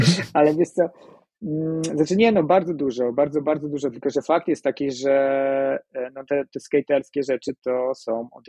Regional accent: Łódź, Łódź Voivodeship, Poland; ja jestem z Łodzi i to wszystko, te początki się działy gdzieś tam w Łodzi

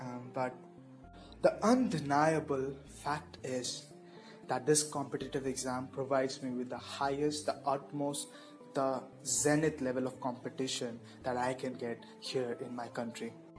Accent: India; now in Kota, India; Myself, a student from India, in the city of Kota. No, this is not my hometown. I'm away from my home, away from my parents, my loved ones, my friends

